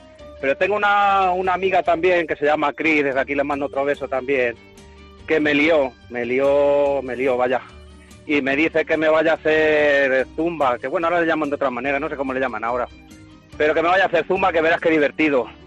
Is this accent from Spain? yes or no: yes; Castilla-La Mancha, Spain; Es que soy manchego como ella.